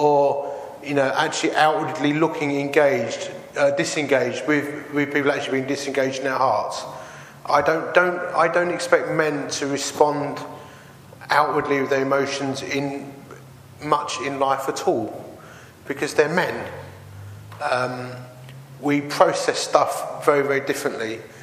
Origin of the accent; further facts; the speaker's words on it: East of England, United Kingdom; I'm just a bloke, and I grew up in Essex, and it's just the way we talk to each other.